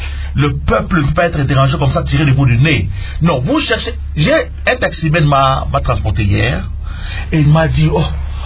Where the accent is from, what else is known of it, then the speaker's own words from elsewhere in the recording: Kinshasa, DR Congo; nous sommes des Kinois, nous sommes des Kinshasa